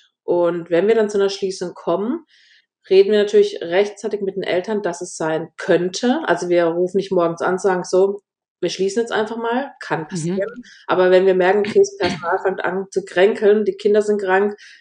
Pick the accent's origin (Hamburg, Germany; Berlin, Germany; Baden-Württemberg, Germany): Baden-Württemberg, Germany; accent: Baden dialect; Ich komme aus dem schönen Südbaden. Vielleicht hört man das nachher auch ein bisschen im Podcast an meinem Dialekt, und dem symbadisch-badischen Dialekt.